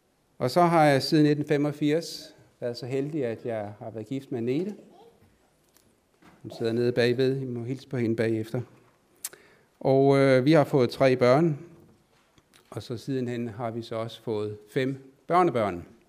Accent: Capital Region of Denmark, Denmark; Jeg er født og opvokset på Bornholm, og så blev jeg uddannet elektriker.

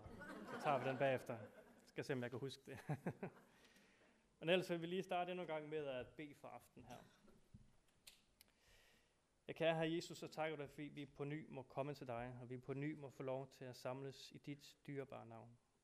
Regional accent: Hvidebæk, Zealand, Denmark; Kommer fra Hvidebæk.

